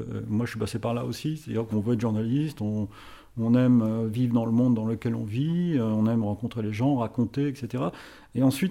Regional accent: France; même si je suis français, j'ai plutôt des réflexes de, comme vous dites, de journaliste anglophone

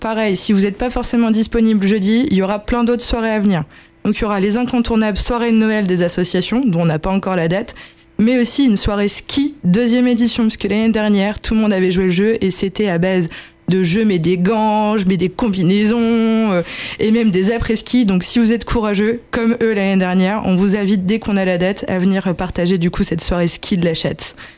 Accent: Blois, Centre-Val de Loire, France; je viens de Blois

